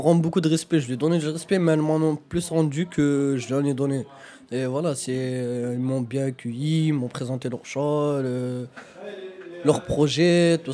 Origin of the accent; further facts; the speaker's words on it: Montpellier, Occitanie, France; moi, j'ai grandi ici, au Grand Mail, à la Paillade.